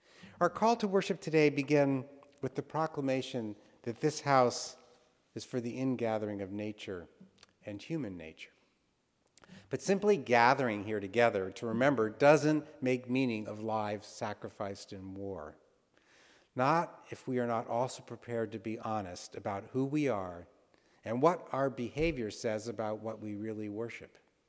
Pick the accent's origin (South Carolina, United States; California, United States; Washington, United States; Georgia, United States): California, United States; The Shannon never steamed under the famous bridge that I grew up loving in the Bay Area.